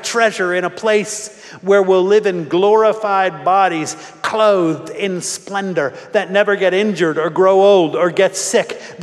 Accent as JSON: {"language": "English", "town": "Philadelphia", "region": "Pennsylvania", "country": "United States", "said": "I'm an Irish-German mutt from Philly."}